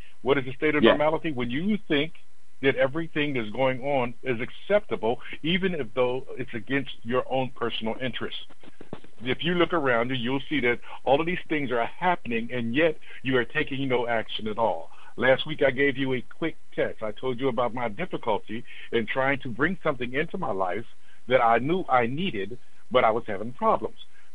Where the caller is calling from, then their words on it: Pennsylvania, United States; I'm calling from Pennsylvania.